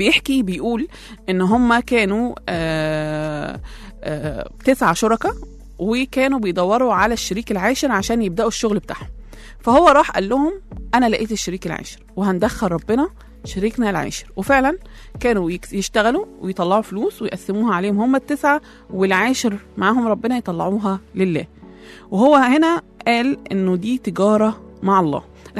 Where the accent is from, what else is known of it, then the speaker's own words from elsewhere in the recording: Egypt; اللي هي زي ما عندنا في مصر بنقول القروش